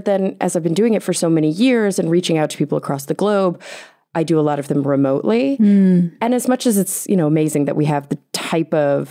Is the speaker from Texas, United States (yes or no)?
yes; Texas, United States; So I was born and raised in Texas, and Texas, I mean, I think they really pride themselves as being Southern